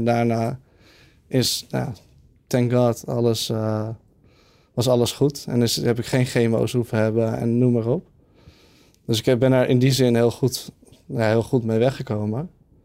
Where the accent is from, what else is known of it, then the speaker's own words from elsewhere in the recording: Bergen, North Holland, Netherlands; also born or lived in Oud-Karspel; now in Amsterdam, Netherlands; ik ben opgegroeid in Bergen. En daarvoor in Oud-Karspel. En daar hadden we altijd echt ruimte. En in Oud-Karspel hadden we zelfs schaapjes.